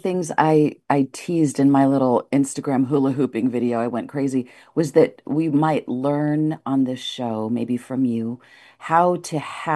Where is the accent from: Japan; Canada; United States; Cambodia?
Canada; accent: Canadian French; And I hope I'm saying that right with my Canadian French accent.